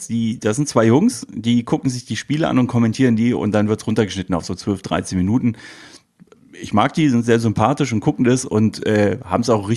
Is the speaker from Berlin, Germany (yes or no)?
no; Düsseldorf, North Rhine-Westphalia, Germany; Straight outer Düsseldorf